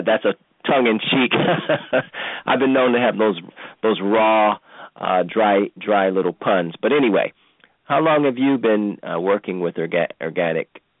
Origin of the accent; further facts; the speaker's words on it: Cleveland, Ohio, United States; where I grew up in Cleveland, Ohio